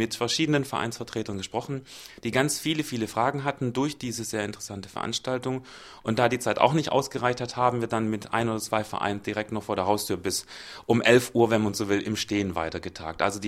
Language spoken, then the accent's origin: German; Baden-Württemberg, Germany; so würde ich es als Schwabe immer ganz gerne sagen.